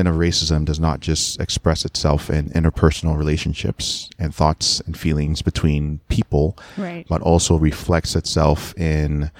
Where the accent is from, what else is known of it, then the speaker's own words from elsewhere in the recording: Nigeria; true confession, growing up in Nigeria, I really thought that every African American was poor